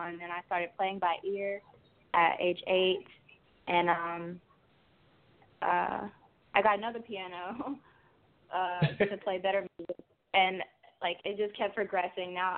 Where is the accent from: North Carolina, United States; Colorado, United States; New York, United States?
North Carolina, United States; Gastonia; Well, I'm from Gastonia, North Carolina, and I'm 16.